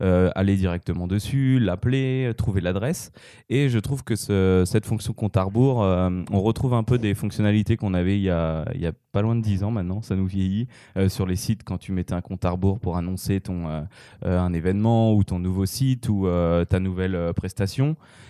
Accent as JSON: {"language": "French", "country": "France", "said": "Moi en tant que Français, j'y ai vu une transition"}